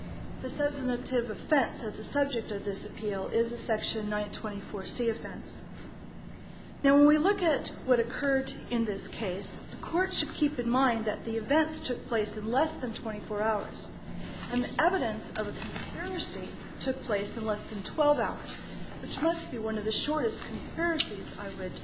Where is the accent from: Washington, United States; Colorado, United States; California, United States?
Washington, United States; Tacoma; I'm from Tacoma, Washington, and I represent the appellant, Stacy Pink.